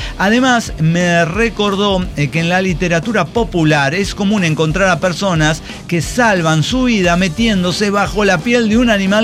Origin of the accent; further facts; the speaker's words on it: Guanajuato, Mexico; yo soy de Guanajuato